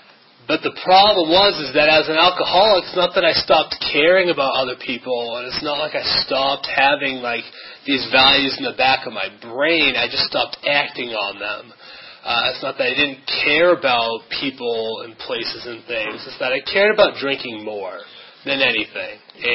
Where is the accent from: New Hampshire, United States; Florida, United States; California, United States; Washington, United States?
New Hampshire, United States; I'm from New Hampshire, not from around here. And I, you know, went to public high school.